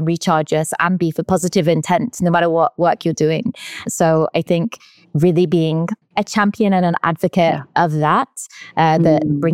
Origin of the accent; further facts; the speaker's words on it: England, United Kingdom; now in Amsterdam, Netherlands; I'm English, but I'm based in Amsterdam.